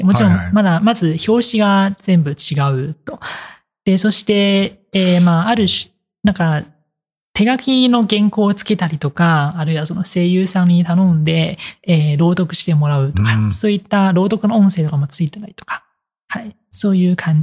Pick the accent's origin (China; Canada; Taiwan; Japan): Taiwan; first language Taiwanese Mandarin; Japanese is a second language; 私の母語は台湾の中国語、つまり繁体字の方ですけれども、